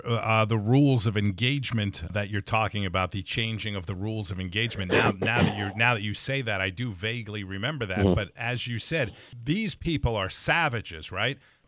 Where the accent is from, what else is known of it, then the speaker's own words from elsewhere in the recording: United States; As an American citizen, though, that watched this for 20 years